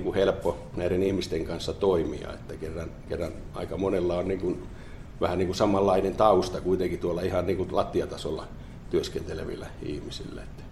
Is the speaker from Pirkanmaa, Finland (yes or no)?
yes; Kihniö, Pirkanmaa, Finland; olen Kihniöltä kotoisin ja sinällään tämä alue on niin kuin sinällään niin kuin tuttua